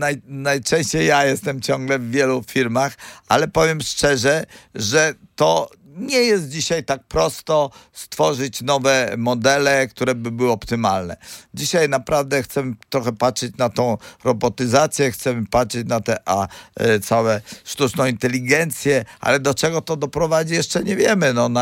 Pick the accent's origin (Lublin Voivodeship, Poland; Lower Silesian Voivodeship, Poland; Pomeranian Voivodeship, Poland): Pomeranian Voivodeship, Poland; Gdańsk; ja się urodziłem w Gdańsku, jestem gdańszczaninem z krwi i kości